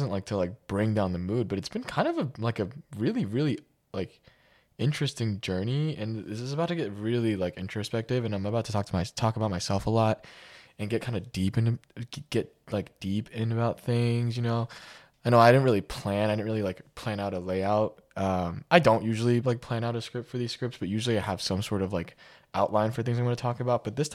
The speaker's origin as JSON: {"language": "English", "town": "New York City", "region": "New York", "country": "United States", "tie": "born or raised there", "said": "Just to give a brief recap, I grew up in New York City, so it was pretty bad."}